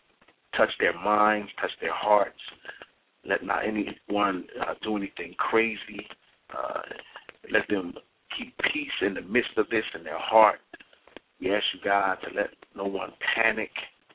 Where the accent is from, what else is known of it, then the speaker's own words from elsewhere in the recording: Trenton, New Jersey, United States; here in New Jersey, Trenton, New Jersey, where I'm from, my hometown.